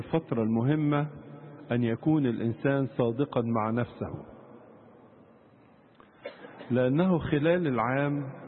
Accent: Egypt; يدوبك دي كلمة احنا كمصريين نفهمها

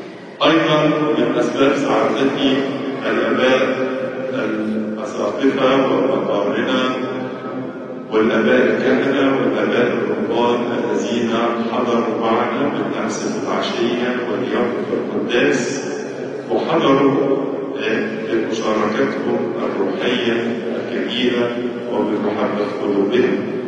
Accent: Egypt

